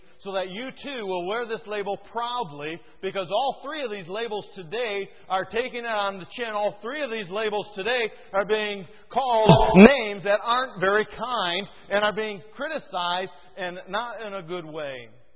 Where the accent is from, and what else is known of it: Michigan, United States